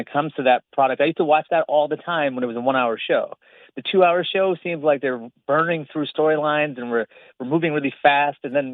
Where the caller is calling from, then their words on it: Manhattan, New York, United States; I'm calling from Manhattan.